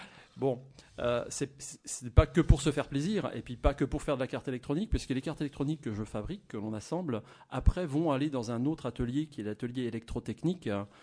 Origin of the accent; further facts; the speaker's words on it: Grand Est, France; je suis alsacien, on a des clients en Alsace